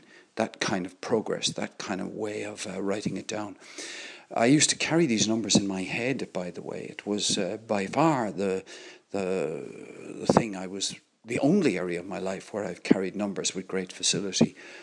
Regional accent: Limerick, Munster, Ireland; I was growing up in Limerick in Ireland.

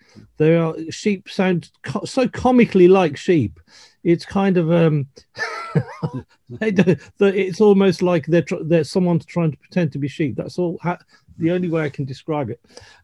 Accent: Birmingham, West Midlands, United Kingdom; I grew up in Birmingham.

